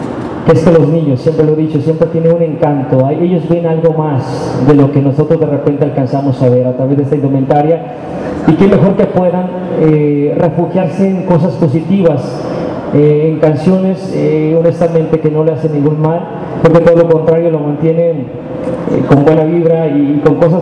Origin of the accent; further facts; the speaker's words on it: Mexico; Repito, desgraciadamente todos estamos expuestos como mexicanos en este maravilloso país.